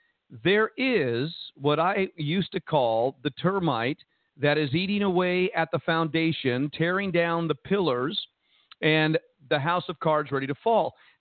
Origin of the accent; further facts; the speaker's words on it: Jersey City, New Jersey, United States; I grew up in Jersey City, New Jersey, and I was going to a public school